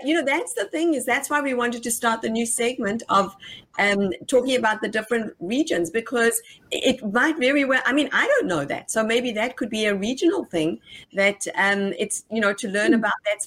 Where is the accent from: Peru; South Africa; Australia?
South Africa; now in United States; Like, I came from South Africa, you weren't really like speaking up in class.